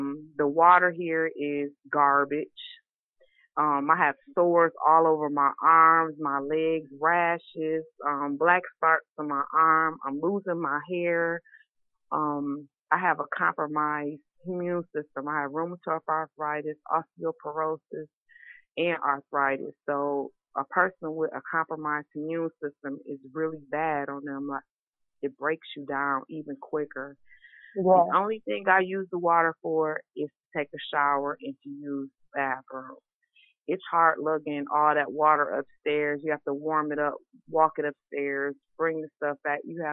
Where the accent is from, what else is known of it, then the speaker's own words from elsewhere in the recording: Flint, Michigan, United States; also born or lived in Lansing; I've been in Flint since 1971. Since I was about one, I was raised and born and raised in Lansing and came to Flint. I've been in Flint all my life.